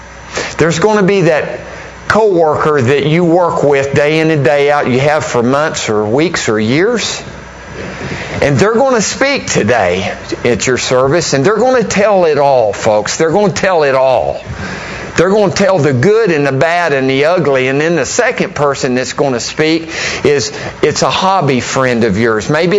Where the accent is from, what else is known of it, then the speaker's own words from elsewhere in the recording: New Mexico, United States; Now, I'm from New Mexico, so I may need some help spelling.